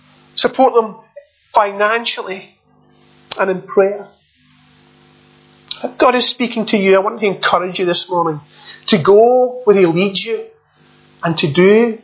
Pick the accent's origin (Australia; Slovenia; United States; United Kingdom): United Kingdom; Clydebank, Scotland; It's a wee bit like me being called a Glaswegian, even though I come from a wee town called Clydebank, just a few miles away from the city centre.